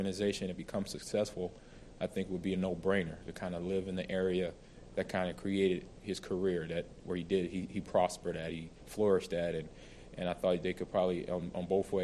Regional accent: Los Angeles, California, United States; now in Green Bay, United States; I grew up in Los Angeles, you know, that's comparatively obviously different from the Green Bay area

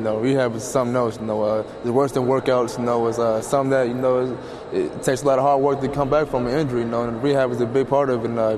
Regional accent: Chico, California, United States; I grew up in Chico, things like that.

